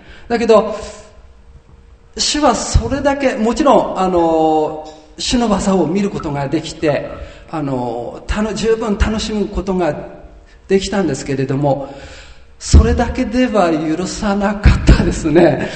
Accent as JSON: {"language": "Japanese", "town": "Hirosaki", "region": "Aomori", "country": "Japan", "tie": "born or raised there", "lives_now": "Tokyo, Japan", "said": "青森、距離の方に8年ぶりに戻っていたんですよ。で、生まれ育った弘前の方には11年ぶりだったんですけれども"}